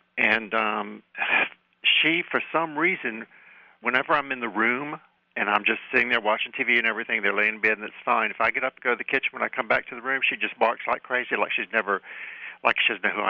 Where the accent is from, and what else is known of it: Dallas, Texas, United States